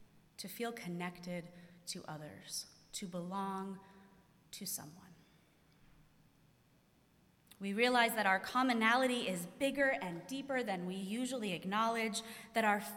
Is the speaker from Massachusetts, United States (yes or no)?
yes; North Andover, Massachusetts, United States; in my hometown of North Andover, Massachusetts, which is north of Boston